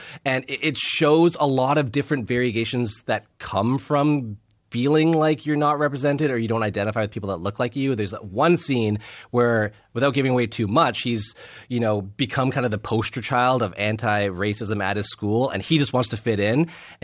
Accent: Vancouver, British Columbia, Canada; I'm from Vancouver. I don't know if you've been a lot. There's not a whole lot of black people there.

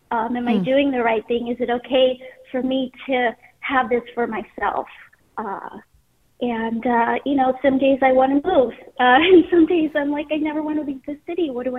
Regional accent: Honduras; now in New York, United States; I'm a first-generation immigrant. I'm from Honduras. And my parents live in Los Angeles, and I came to New York after high school to build a life. And I've been in New York all these years.

